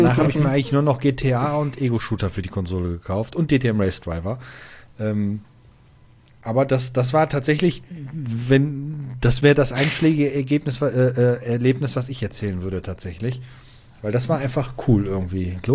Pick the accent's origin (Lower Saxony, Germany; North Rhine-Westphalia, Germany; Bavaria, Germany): North Rhine-Westphalia, Germany; Essen; Ich bin in Steele aufgewachsen und in Steele war ein Saturnmarkt.